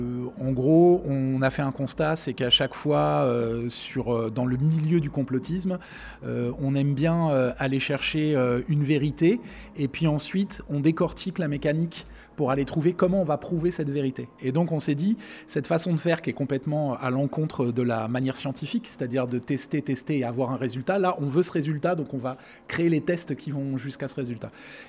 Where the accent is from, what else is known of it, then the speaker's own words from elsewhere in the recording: Montpellier, Occitanie, France; Donc, on n'est pas si loin, on est occitan aussi. On vient de Montpellier